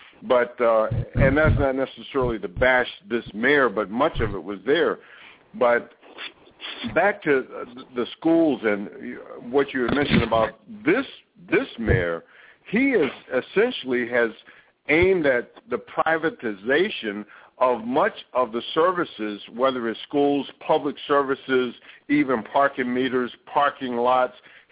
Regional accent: the South, United States; I was raised and born in the South myself

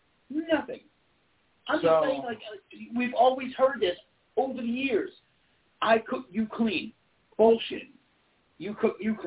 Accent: the South, United States; Born and raised in the South, you cook, you clean as you cook.

